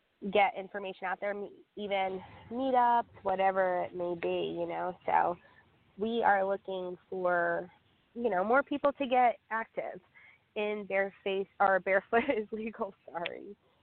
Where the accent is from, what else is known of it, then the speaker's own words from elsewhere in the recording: New Jersey, United States; I haven't been home to my home state of New Jersey since Christmas.